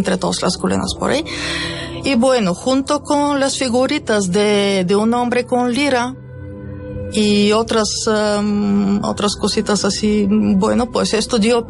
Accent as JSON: {"language": "Spanish", "country": "Bulgaria", "tie": "born or raised there", "moved": "yes", "lives_now": "Spain", "said": "yo vuelvo a Bulgaria y voy a ver esto porque está al lado de mi casa prácticamente."}